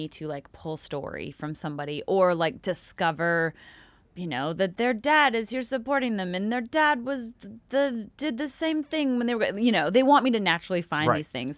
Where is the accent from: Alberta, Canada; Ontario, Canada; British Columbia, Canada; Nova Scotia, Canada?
Alberta, Canada; Calgary; Canada, actually, where I am originally from. I'm from Calgary